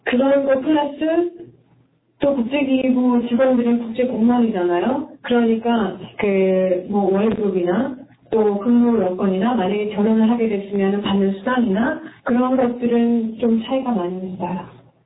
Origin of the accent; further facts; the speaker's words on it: South Korea; 저는 이제 국회에서 한국 사람으로 일을 하는 건데